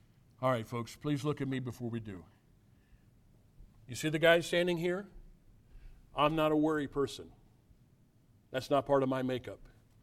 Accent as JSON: {"language": "English", "region": "Mississippi River", "country": "United States", "tie": "born or raised there", "said": "I grew up on the Mississippi River."}